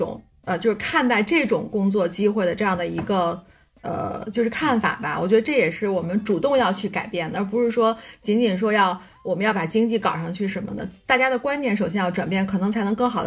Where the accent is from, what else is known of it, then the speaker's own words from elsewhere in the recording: Beijing, China; 我们北京人，我们有北京户口